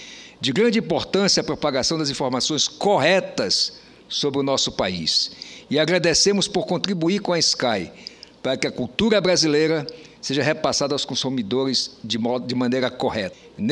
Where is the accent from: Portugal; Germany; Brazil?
Brazil; Roraima; mas sim o Monte Caburaí, lá no meu estado de Roraima.